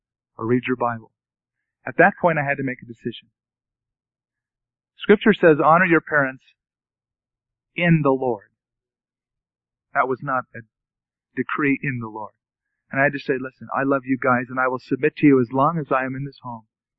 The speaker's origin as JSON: {"language": "English", "town": "San Francisco", "region": "California", "country": "United States", "said": "I came from San Francisco area and was living at home."}